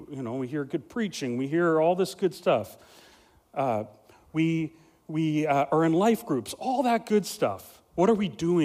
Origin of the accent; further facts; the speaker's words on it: Vanderhoof, British Columbia, Canada; I always kind of wondered what it'd be like to go back to my hometown and if I had, you know, if I was in a leadership role there in Vanderhoof, you know, they'd remember the punk kid, you know.